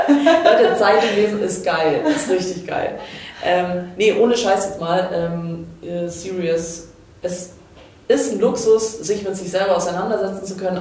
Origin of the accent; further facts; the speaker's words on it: Croatia; Ich bin Kroatin.